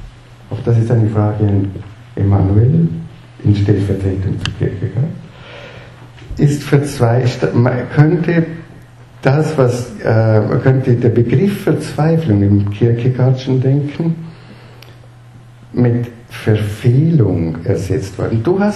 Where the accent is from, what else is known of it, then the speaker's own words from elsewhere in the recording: Vorarlberg, Austria; ist vielleicht etwas alemannisch nüchterner gesagt, ich bin Vorarlberger